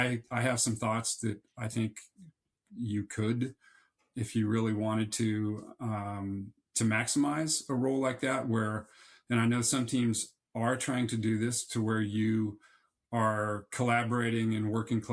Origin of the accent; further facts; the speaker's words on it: Florida, United States; Well, I grew up in Central Florida and had a chance to play golf as a young kid